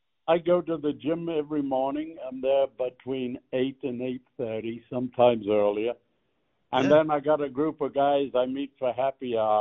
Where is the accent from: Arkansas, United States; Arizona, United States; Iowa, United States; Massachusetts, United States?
Massachusetts, United States; Boston; No, I'm from Boston.